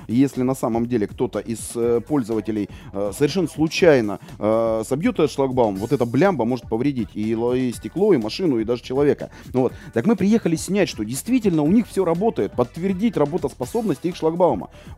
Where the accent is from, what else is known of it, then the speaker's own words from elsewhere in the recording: Yekaterinburg, Sverdlovsk Oblast, Russia; я родился, вырос в Екатеринбурге, я прекрасно помню манеру общения, разговоры.